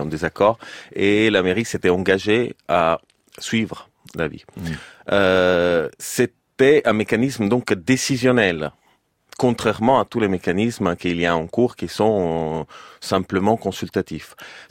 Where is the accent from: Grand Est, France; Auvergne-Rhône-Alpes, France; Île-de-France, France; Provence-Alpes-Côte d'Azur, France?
Auvergne-Rhône-Alpes, France; Grenoble; vu que je viens de Grenoble